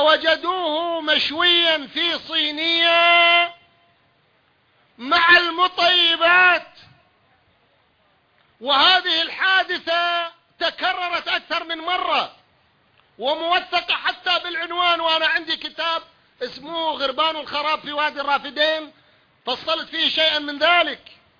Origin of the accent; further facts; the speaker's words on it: Iraq; أنا ابن العراق الجريح